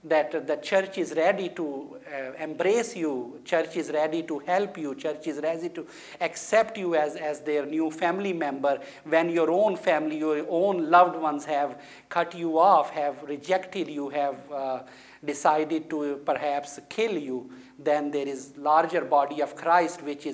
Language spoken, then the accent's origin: English; Pakistan; English is a second language; I'm from Muslim background. I was born and raised in Pakistan in a very devout Muslim family